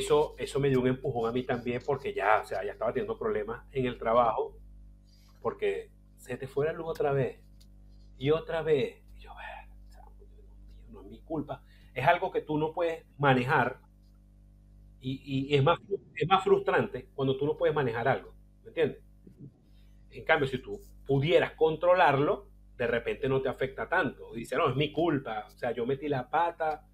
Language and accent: Spanish; Venezuela; En mi país, Venezuela es lindo.